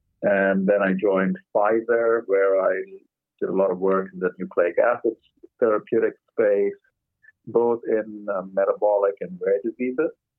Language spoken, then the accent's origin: English; India; moved away as an adult; now in United States; I'm originally from India, moved here a while ago after finishing my undergrad and went to school at Duke University and got a PhD in pharmacology from Emory down in Atlanta. And subsequently moved up to the Boston area